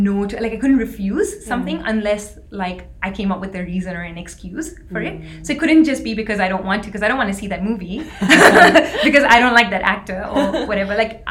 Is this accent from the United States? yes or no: no; Singapore; also born or lived in India / Indonesia / Australia; so I grew up mostly in Singapore, but so I was born in India and I spent some time in Indonesia as well.